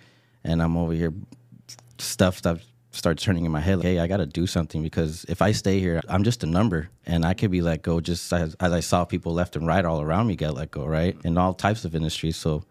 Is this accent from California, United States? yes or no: yes; San Jose, California, United States; We're born and raised in San Jose, raised in the East Side.